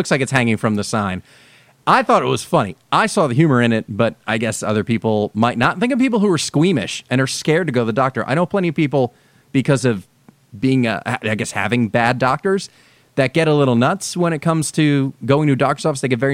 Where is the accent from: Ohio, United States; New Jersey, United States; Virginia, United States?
New Jersey, United States; there are a few that were around when I was growing up in New Jersey that aren't around anymore